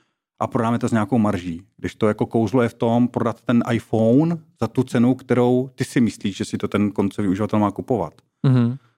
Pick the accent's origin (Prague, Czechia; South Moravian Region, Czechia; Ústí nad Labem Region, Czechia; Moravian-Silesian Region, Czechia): Moravian-Silesian Region, Czechia; Ostrava; pocházím teda z Ostravy